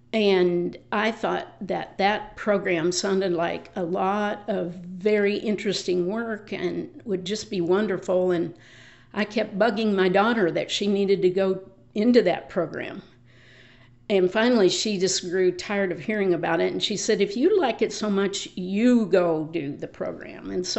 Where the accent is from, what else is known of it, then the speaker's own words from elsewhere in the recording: Amarillo, Texas, United States; I was born in Amarillo, Texas. I lived up and down the Texas Panhandle.